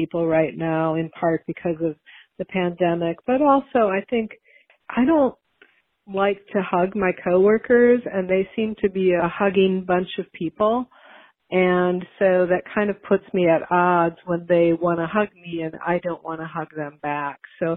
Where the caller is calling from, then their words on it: Raleigh, North Carolina, United States; I'm calling from Raleigh.